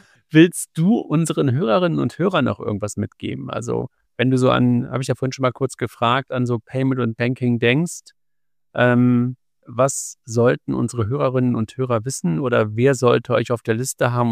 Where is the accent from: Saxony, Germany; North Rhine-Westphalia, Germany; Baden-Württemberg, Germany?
North Rhine-Westphalia, Germany; Cologne; ich komme ursprünglich aus Köln